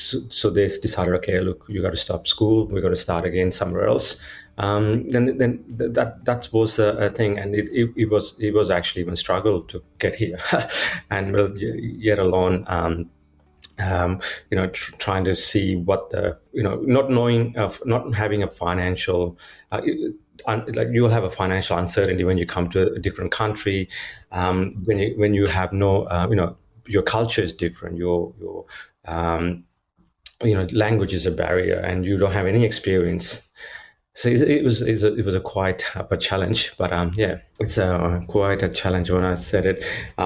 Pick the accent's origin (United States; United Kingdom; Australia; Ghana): Australia; Sydney, New South Wales; also born or lived in Hornsby; Moved to Sydney. I grew up in Sydney. It's a great place for kids to grow up. It's mainly in that Hornsby area.